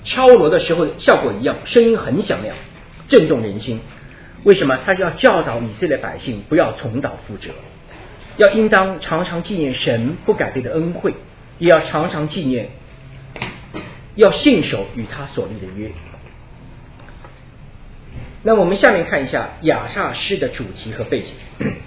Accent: Shanghai, China; 我们上海人叫乓乓器啊

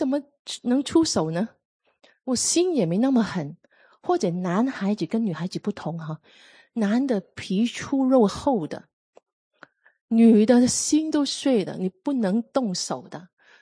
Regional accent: China; 我们中国人急于把孩子送到学校补习班，到底是赢在起跑线吗？

